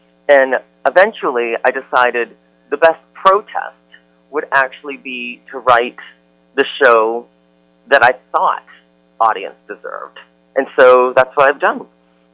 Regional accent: New Hampshire, United States; Growing up in New Hampshire in the 70s and 80s, I was a closeted kid who was taught to be ashamed of who he was.

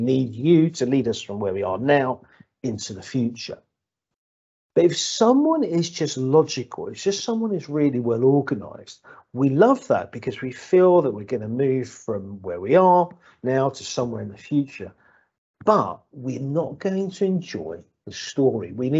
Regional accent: Margate, South East England, United Kingdom; a love of reading and writing in my hometown. Margate's a town you'll often hear about now as a town that's being regenerated. I grew up there and it was a pretty grim place.

